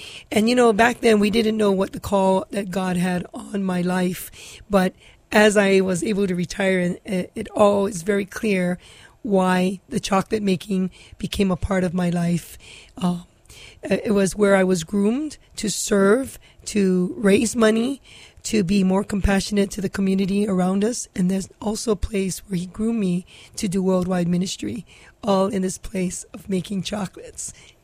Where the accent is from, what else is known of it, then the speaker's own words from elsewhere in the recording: Maili, Hawaii, United States; I'm a local Tita girl, and I'm from Maile and very proud of being from Maile. And back then it was Maile and it wasn't Maile. So I was born and raised in Maile in 1959. And in 1963, around that time, we did move